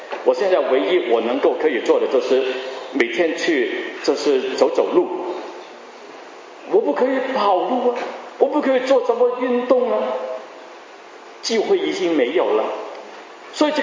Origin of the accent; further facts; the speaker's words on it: Hong Kong; 在60年代，我是从香港来的